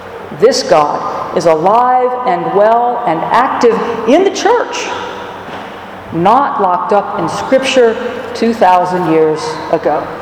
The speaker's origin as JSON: {"language": "English", "region": "the South", "country": "United States", "said": "Now, maybe it's because I'm from the South that I'm a fan of the word y'all."}